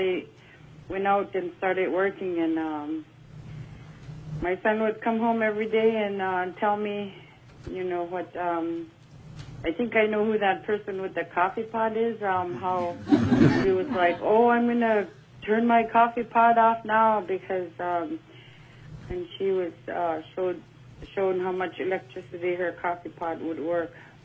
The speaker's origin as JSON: {"language": "English", "town": "Selawik", "region": "Alaska", "country": "United States", "said": "I'm from Selawik"}